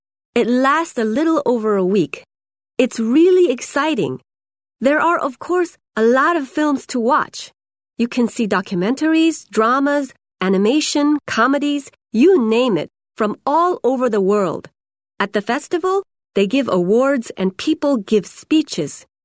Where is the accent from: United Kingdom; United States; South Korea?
South Korea; Busan; I'm from Busan, South Korea, and we have the Busan International Film Festival.